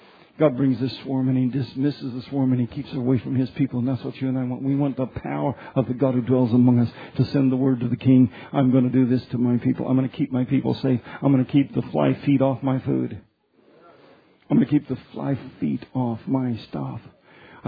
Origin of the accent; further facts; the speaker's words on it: Commerce City, Colorado, United States; Evidently, I was growing up in Commerce City.